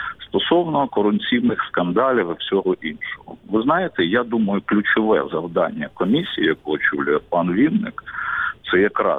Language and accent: Ukrainian; Zaporizhzhia, Zaporizhzhia Oblast, Ukraine; в моєму рідному Запоріжжі